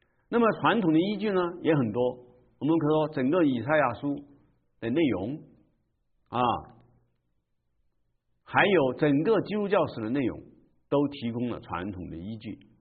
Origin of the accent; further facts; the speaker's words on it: China; 还有我们中国人一个非洲的地方受灾了啊